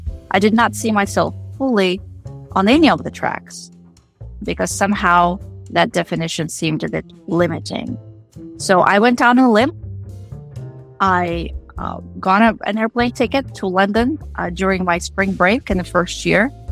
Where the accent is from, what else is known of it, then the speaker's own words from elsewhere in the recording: Moscow, Russia; I grew up in Moscow, as you know.